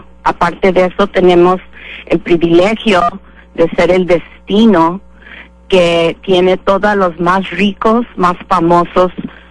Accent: Navojoa, Sonora, Mexico; also born or lived in United States; now in Los Cabos, Mexico; Yo llegué aquí en Los Cabos, soy originaria de Navojoa, Sonora, México, y estudié toda mi juventud en los Estados Unidos. Llegué aquí en 1976, cuando había mi población en Cabo San Lucas.

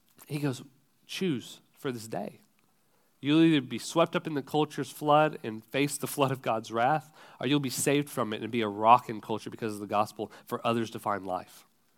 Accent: Texas, United States; So growing up in Texas, there are a few watering holes, is what we call them

